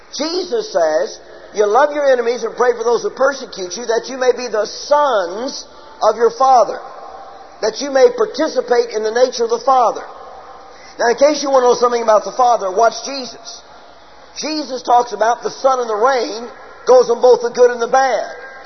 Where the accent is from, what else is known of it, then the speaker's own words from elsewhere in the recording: St. Louis, Missouri, United States; I grew up in St. Louis. We were taught from children, from birth, to love the Cardinals and hate the Cubs.